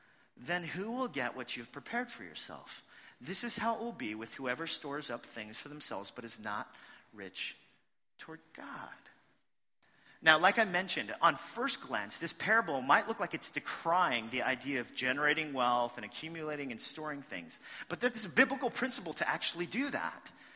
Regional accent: New York, United States; Man, I'm from New York.

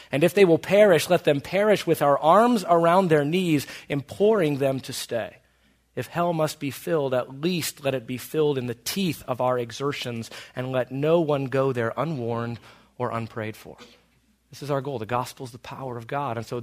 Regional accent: Maryville, Tennessee, United States; Now, I'm from Maryville, Tennessee.

